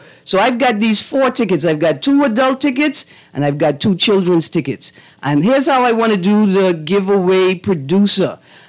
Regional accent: Bahamas; also born or lived in Britain; I grew up in the Bahamas. I went to Britain. I went to a boarding school and started playing netball.

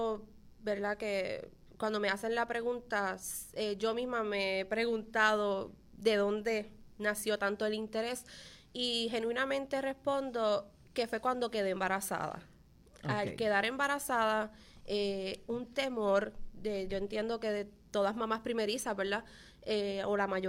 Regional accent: Lares, Puerto Rico; Ambos también aquí me criaron en Lares.

